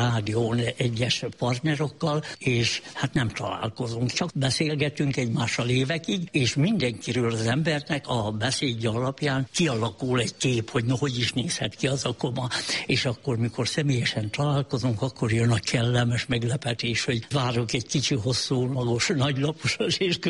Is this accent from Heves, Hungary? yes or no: yes; Kömlő, Heves, Hungary; born there; Kömlőn születtem, itt Kisárosfaluban